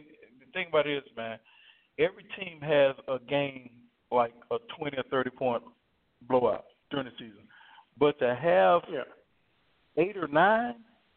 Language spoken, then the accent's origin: English; Georgia, United States; I'm a diehard Hawks fan, bro. Born and raised in Georgia.